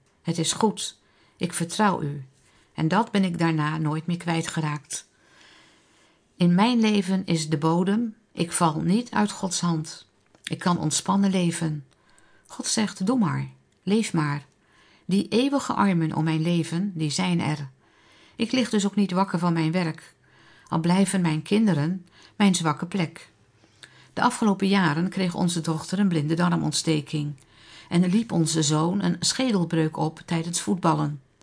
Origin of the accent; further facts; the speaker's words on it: Britsum, Friesland, Netherlands; Ik ben opgegroeid in Britsum bij Leeuwarden, in de tijd dat het gereformeerd onderwijs opkwam. Later verhuisden we naar Assen